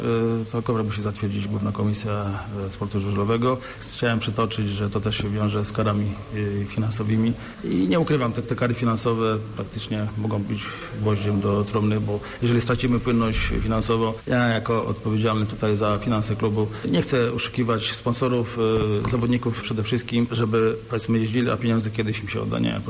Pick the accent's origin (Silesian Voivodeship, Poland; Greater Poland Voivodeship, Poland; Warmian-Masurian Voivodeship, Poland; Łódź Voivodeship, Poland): Greater Poland Voivodeship, Poland; Piła; Jesteśmy z Piły, chcemy tutaj, żeby Pile się mówiło dobrze